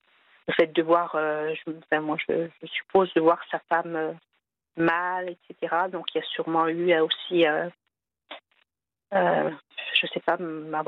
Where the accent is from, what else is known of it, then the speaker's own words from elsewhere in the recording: France; born there; moi, j'ai été conçue dans ce pays et je suis née en France.